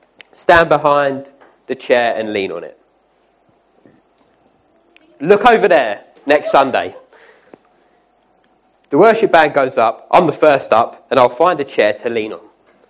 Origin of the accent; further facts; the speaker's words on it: England, United Kingdom; Now, as English, we're not good at this, because as English people, we're not very good at dancing.